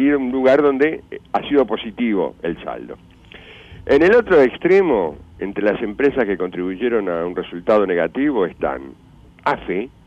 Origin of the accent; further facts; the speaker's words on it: Montevideo, Uruguay; yo que nací en Montevideo, en una época, casi toda mi infancia la pasé muy cerca del puerto, ¿no?